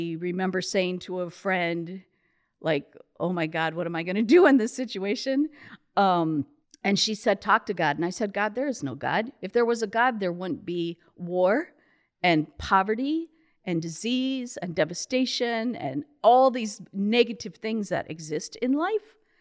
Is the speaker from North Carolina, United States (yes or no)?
no; Rochester, Minnesota, United States; So I was born in Rochester, Minnesota. I'm the fifth of five children.